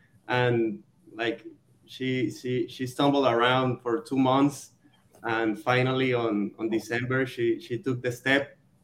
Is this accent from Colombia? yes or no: yes; Colombia; English is a second language; now in Mexico; We are in Mexico, but we are from Colombia.